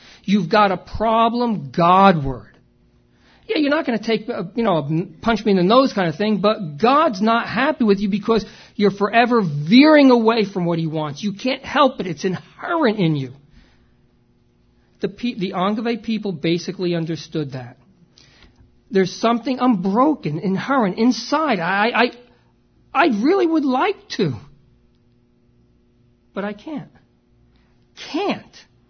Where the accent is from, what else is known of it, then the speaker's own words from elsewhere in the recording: New Jersey, United States; Now, look, I'm from North Jersey.